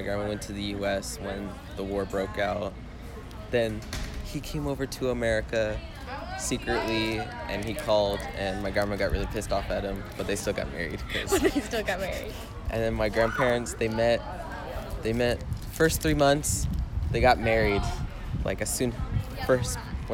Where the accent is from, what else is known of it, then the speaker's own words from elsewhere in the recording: Galt, California, United States; So I grew up in Galt, just right outside Elk Grove, Sacramento area.